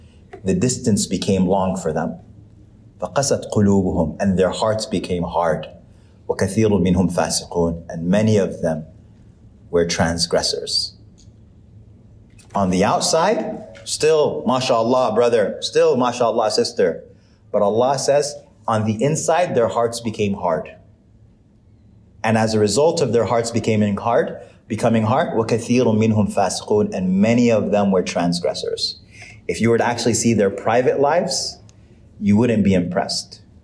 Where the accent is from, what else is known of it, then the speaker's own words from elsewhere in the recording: Sudan; And it came out of Sudan. And Sudan's my hometown. That's why I'm biased.